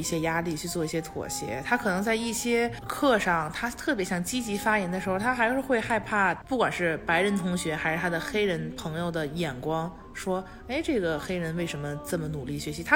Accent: Beijing, China; 就因为我从小生活在北京，我爸妈也从小生活在北京

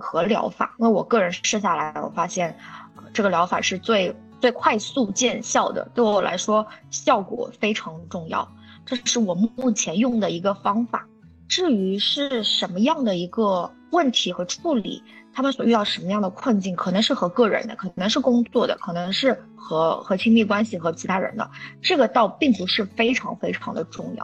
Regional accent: Shanghai, China; 因为我是上海的嘛，

